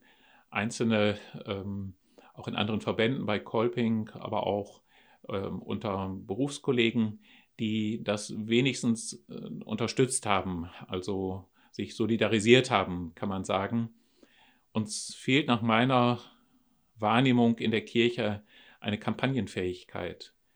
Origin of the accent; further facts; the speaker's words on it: Vechta, Lower Saxony, Germany; Als ich 2011 nach Vechta kam, bin ich in meine Heimatregion gekommen